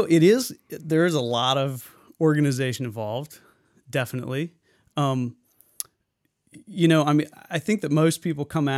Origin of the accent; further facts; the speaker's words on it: Richmond, Indiana, United States; my brother and myself … And we grew up in Richmond. And we're teenagers at one point in Richmond and adults.